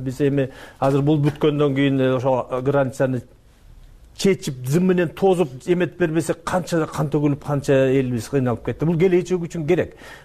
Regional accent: Osh Region, Kyrgyzstan; Экинчиден мен мисалы үчүн ошо кемпироваттын жеңинде төрөлүп өскөнмүн да.

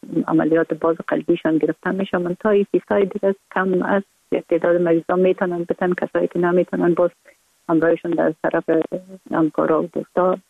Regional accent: Kabul, Afghanistan; born or raised there

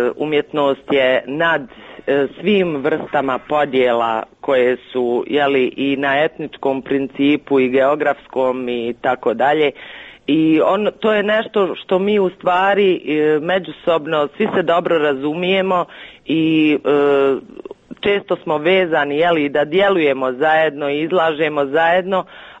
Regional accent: Sarajevo, Federation of Bosnia and Herzegovina, Bosnia & Herzegovina; sa mnom u klasi, ja sam bila jedina iz Sarajeva.

